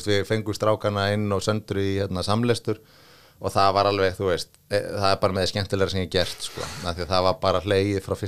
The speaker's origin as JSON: {"language": "Icelandic", "town": "Reykjavik", "region": "Capital Region", "country": "Iceland", "said": "Já, já, ég er náttúrulega úr Breiðholtinu sko."}